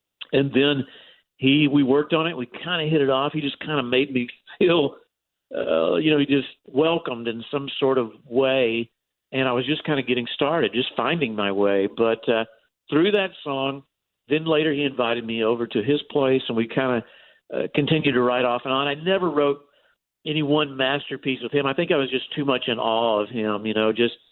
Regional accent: Texas, United States; I grew up in the 70s when the Texas music progressive country scene was exploding

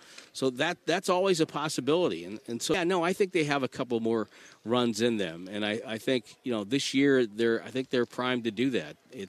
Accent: New England, United States; Yeah, well, hey, I grew up in New England.

